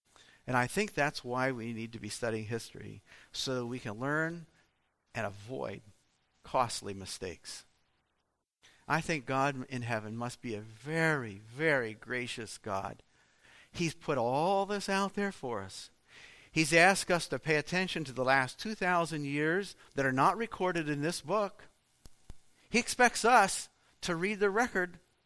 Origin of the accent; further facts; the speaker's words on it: Pennsylvania, United States; For some reason, when I grew up in Pennsylvania, we just did not mix with Amish Mennonite people, period.